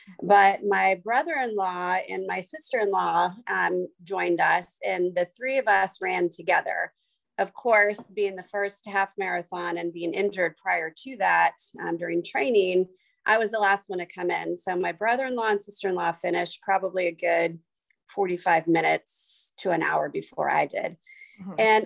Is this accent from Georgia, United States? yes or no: no; Florida, United States; So I, growing up in Florida, you could swim before you could walk.